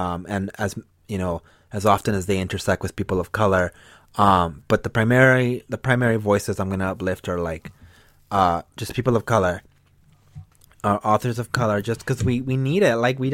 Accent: Los Angeles, California, United States; So if you don't know, I'm from Southeast LA, and I moved back here in the last years.

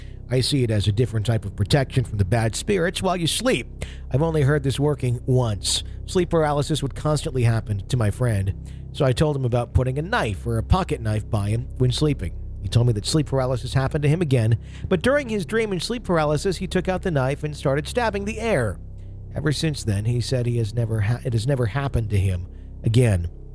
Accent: Wales, United Kingdom; I'm from South Wales in the UK

